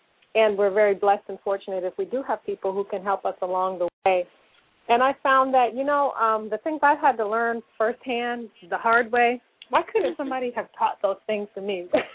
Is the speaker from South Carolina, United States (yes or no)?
no; Newark, New Jersey, United States; Okay. Well, I grew up in Newark, New Jersey.